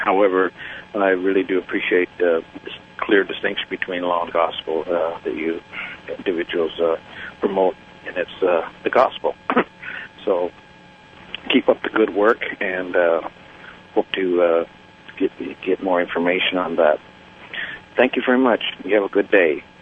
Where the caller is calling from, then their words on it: Seattle, Washington, United States; I'm calling from Seattle, Washington area.